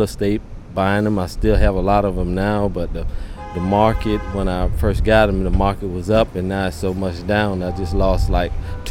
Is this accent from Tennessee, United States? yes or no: no; Atlanta, Georgia, United States; I'm from Atlanta, Georgia.